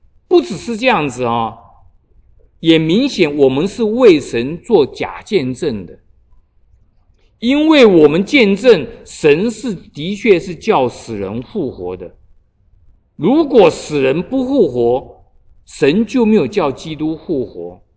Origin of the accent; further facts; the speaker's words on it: China; 我们中国人的观念啊，吃吃喝喝。